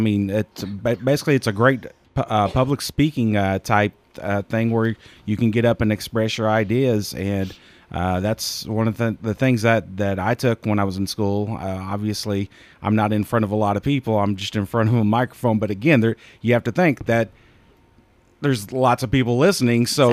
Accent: Oklahoma City, Oklahoma, United States; I remember when I was a kid, when I grew up in Oklahoma City, we had a ton of kids that would, you would see a ton of 4-H kids at the Oklahoma State Fair

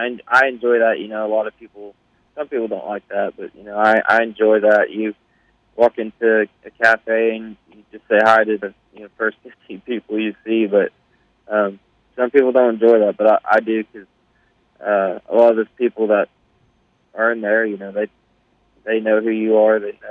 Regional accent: Collinsville, Oklahoma, United States; So I'm actually from Oklahoma. I was born and raised in Oklahoma. I grew up in a town called Collinsville, Oklahoma. Small little country towns.

